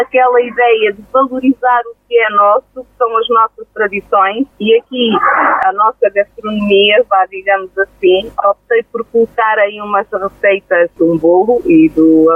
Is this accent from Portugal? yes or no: yes; Vergadinha, Portugal; Eu sou natural de Corujo, de uma aldeia pequena que é Vergadinha, e desde pequena eu gosto muito de ler.